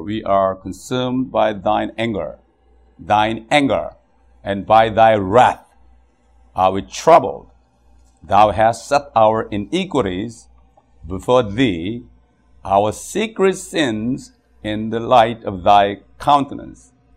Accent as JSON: {"language": "Korean", "country": "South Korea", "said": "아, 그래도 우리는 한국 사람인데, I just may think, oh, still we're Korean. Even though we're citizens, we're Korean."}